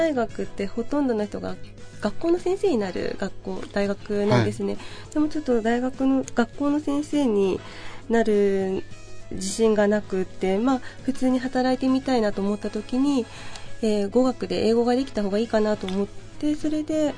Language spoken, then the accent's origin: Japanese; Fukuoka, Japan; はい、福岡出身